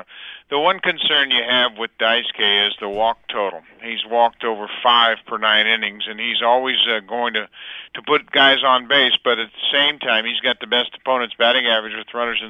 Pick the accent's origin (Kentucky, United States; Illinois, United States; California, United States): California, United States; he's kind of from my hometown as well, out in California